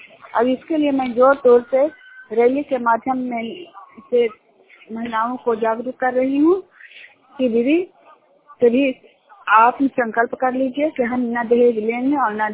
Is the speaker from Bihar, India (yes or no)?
yes; Bihar, India; मैं गिनियार काम के रहने वाली हूँ, ईसा प्रखंड का और नालंदा जिला का निवासी हूँ।